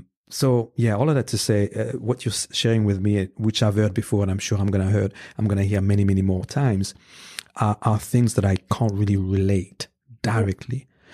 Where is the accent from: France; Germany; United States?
France; Paris, Île-de-France; I grew up in Paris, in France, in the 80s and 90s.